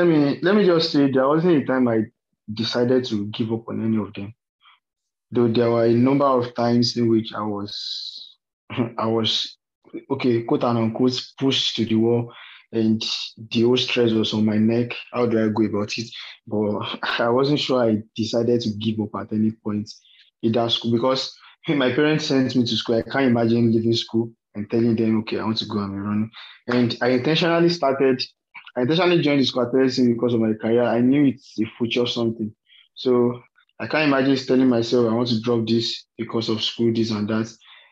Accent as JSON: {"language": "English", "region": "Oyo", "country": "Nigeria", "said": "Well, I'm from Oyo State, I schooled in Obafemi Awolowo University."}